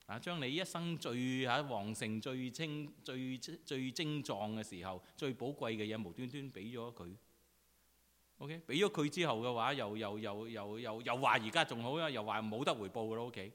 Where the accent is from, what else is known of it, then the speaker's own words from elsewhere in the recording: China; 我们中国人最容易，最爱听，是吧？